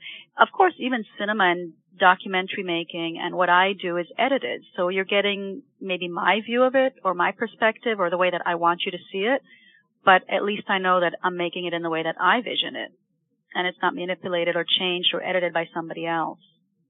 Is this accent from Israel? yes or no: yes; Israel; English is a second language; I wasn't even able to read that kind of English at the time, growing up in Israel in particular.